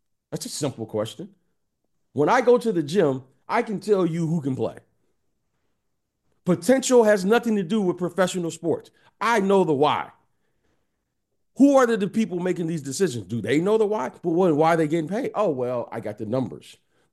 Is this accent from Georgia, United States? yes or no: no; Detroit, Michigan, United States; I'm from Detroit. That's what we do.